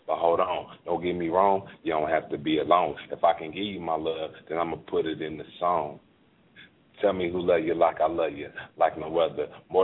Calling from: Oakland, California, United States; I'm calling from Oakland, California.

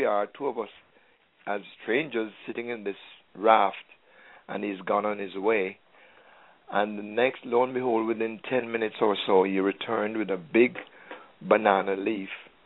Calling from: Mount Vernon, United States; from Mount Vernon.

